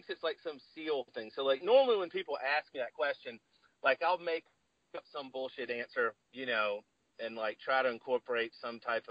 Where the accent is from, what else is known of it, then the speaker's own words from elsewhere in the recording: Georgia, United States; growing up in Georgia, you know, in a family, no hunters. No one in my family hunted.